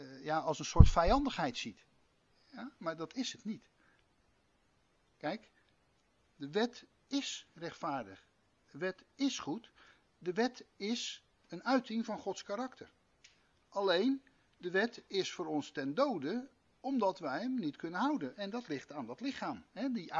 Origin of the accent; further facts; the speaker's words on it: Rotterdam, South Holland, Netherlands; ik zou als Rotterdammer zeggen als de weg naar Kralingen